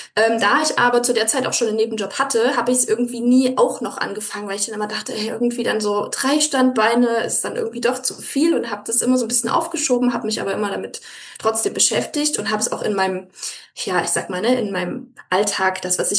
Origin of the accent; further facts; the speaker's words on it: Leipzig, Saxony, Germany; also ich bin ja aus Leipzig.